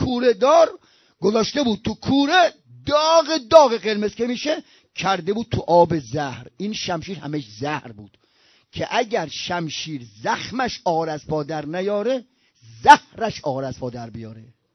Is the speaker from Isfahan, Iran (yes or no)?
no; Mashhad, Razavi Khorasan, Iran; moved away as an adult; now in Qom, Iran; 20 سال پیش از این، 20 سال، 20 خورده سال از پدر من از مشهد اومدیم